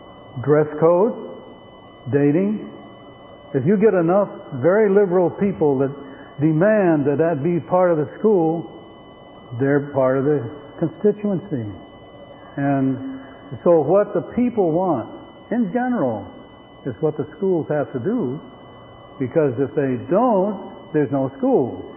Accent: Massachusetts, United States; I grew up around Atlantic Union College

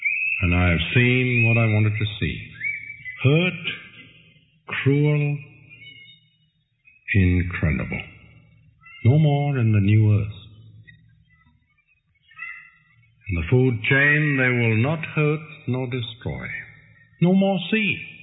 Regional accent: India; From where I grew up in India

